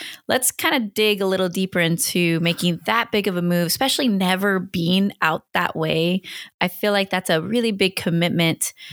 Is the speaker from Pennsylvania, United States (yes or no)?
no; California, United States; I'm from California, you know, so I get the middle of the country kind of messed up.